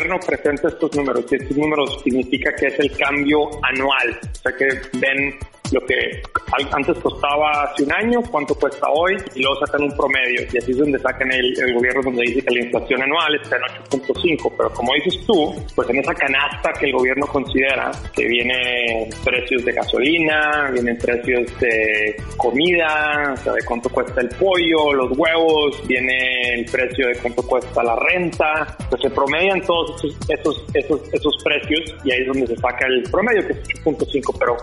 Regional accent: Mexico; como somos nosotros los mexicanos muy curiosos y muy ingenuos

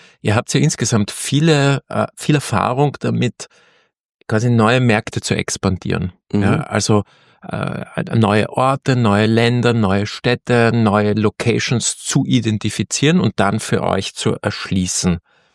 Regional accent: Austria; ich bin ja Österreicher

